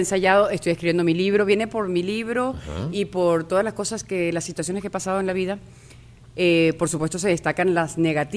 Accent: Venezuela; moved away; yo salí hace años de Venezuela y quiero reconectar otra vez y quiero ese olor otra vez, sentirlo, comer mi comida, esa playa

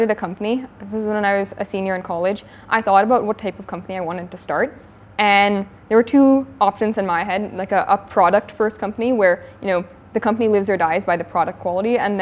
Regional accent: Virginia, United States; Yeah, so I am from Northern Virginia, right outside Washington, D.C., and I went to Georgetown for undergrad and majored in biology.

